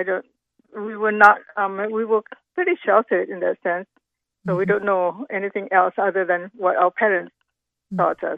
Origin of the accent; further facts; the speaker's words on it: Malaysia; I grew up in Malaysia. And it's a country in Southeast Asia. It's a Muslim country